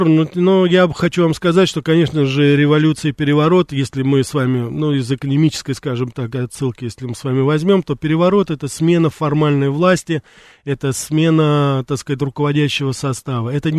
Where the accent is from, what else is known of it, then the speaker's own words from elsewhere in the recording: Russia; хотя я родился и вырос в России, и именно эту страну, именно Россию считаю своей родиной.